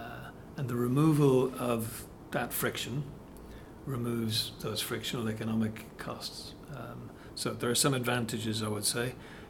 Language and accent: English; Ireland; So, as an Irishman, okay, I'm from Ireland, and if I think back to when I was growing up, we had the Irish punt